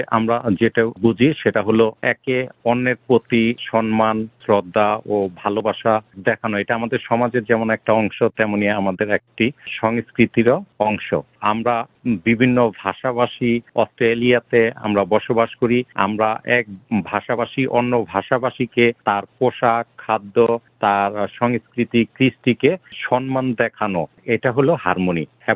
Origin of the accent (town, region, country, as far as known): Bangladesh